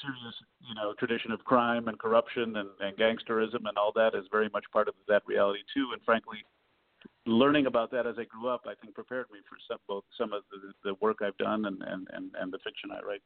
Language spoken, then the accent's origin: English; Chicago, Illinois, United States; they don't necessarily know that I'm a kid from the South Side of Chicago.